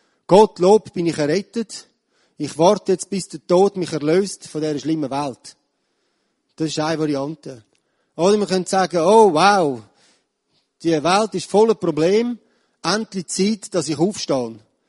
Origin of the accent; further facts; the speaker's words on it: Switzerland; Wir sind heute als Schweizer stolz auf einen stabilen Staat